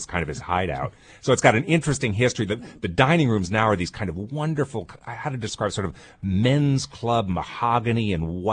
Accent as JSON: {"language": "English", "town": "Chicago", "region": "Illinois", "country": "United States", "tie": "born or raised there", "said": "We have been back to my hometown, Chicago, eating at one of my favorite restaurants there."}